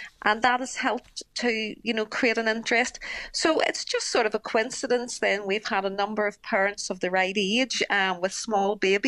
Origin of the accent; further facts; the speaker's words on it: Northern Ireland, United Kingdom; So my feeling is, why not in Northern Ireland? You know, we're British citizens as well.